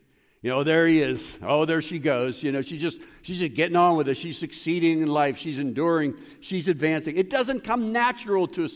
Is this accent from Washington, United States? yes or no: no; Pittsburgh, Pennsylvania, United States; I was raised in Pittsburgh. My dad was a steel worker. He's a veteran of the Korean War.